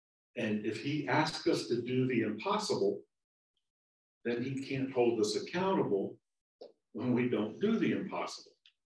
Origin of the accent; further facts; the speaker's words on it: Florida, United States; also born or lived in Oregon; I grew up in South Florida, and I believe that the ocean was to the east. Okay, because it was. Then I moved to Oregon, and the ocean was to the west.